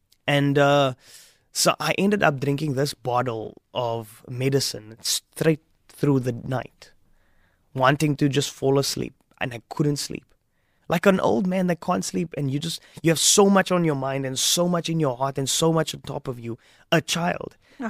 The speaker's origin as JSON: {"language": "English", "town": "Strand", "region": "Western Cape", "country": "South Africa", "tie": "born or raised there", "also_born_or_lived": "Stellenbosch", "said": "Fast forwarding, we were growing up in Strand. We left Strand because my mom and my dad"}